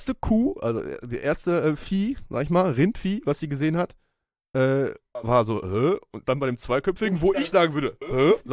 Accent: North Rhine-Westphalia, Germany; Das, wir sind aus dem Ruhrgebiet.

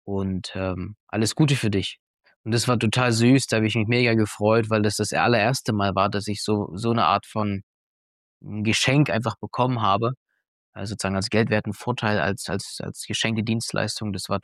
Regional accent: Leipzig, Saxony, Germany; ich bin aus Leipzig

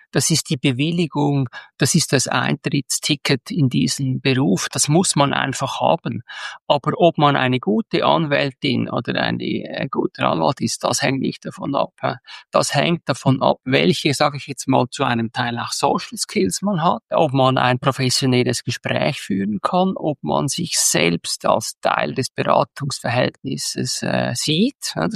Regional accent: Zurich, Switzerland; Ich komme aus Zürich. Ich bin 60 geworden kürzlich

